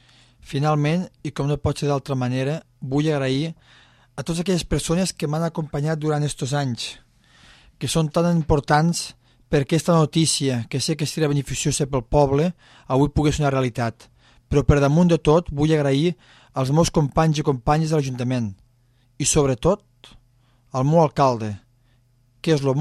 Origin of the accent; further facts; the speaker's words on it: L'Ametlla de Mar, Catalonia, Spain; sense oblidar-me del meu poble, la Cala, que sempre el tindré amb l'horitzó